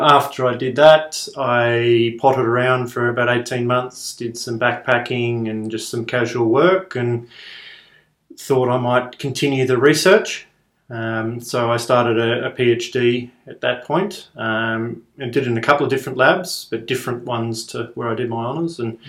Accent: Sydney, New South Wales, Australia; now in Melbourne, Australia; physiotherapist. Yeah, I grew up in Sydney, moved down to Melbourne about 4 years ago to study physio, but I had a bit of a career before that up in Sydney.

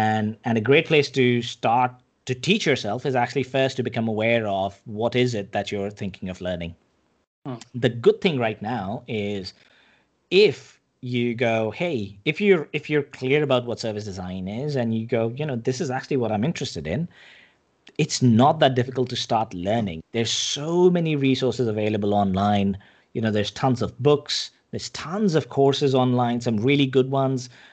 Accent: India; I grew up in India, and in India, basically, you either became a doctor or an engineer when I was growing up.

